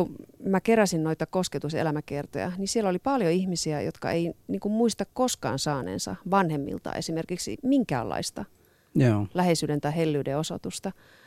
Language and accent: Finnish; Oulu, North Ostrobothnia, Finland; mä itse olen Oulusta kotoisin.